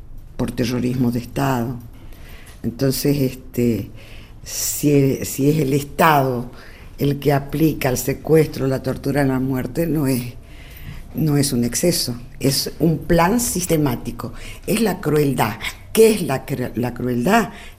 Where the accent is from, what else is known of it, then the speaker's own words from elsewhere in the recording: Tucumán, Argentina; Yo soy del norte de la Argentina, una provincia que se llama Tucumán.